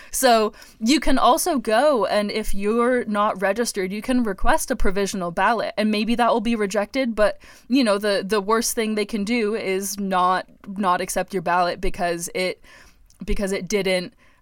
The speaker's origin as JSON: {"language": "English", "region": "Oregon", "country": "United States", "lives_now": "Wrangell, United States", "said": "I am from Oregon, so I actually hadn't ever been to a polling station until I came here because we vote by mail."}